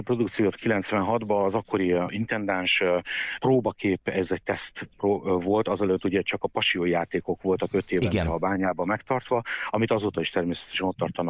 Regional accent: Hungary; born there; sokat voltam a szüleim által külföldi környezetben, és így kerültem végül is abba az iskolába, de Magyarországon születtem.

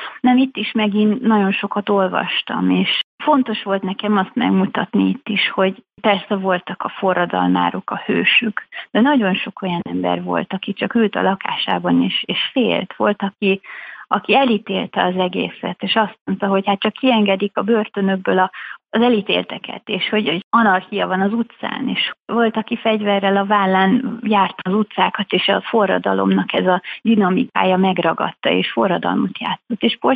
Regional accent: Berlin, Germany; szüleim kikerültek kiküldetésbe Kelet-Berlinbe, és úgy Kelet-Berlinben, vagy Berlinben nőttem fel, aztán ott jártam egyetemre, ott ismertem meg a mai férjemet is. Szüleim aztán 15 év után visszajöttek Magyarországra, azóta is Budapesten élnek. Engem ilyen szempontból mindig magyarnak neveltek, magyar a családom

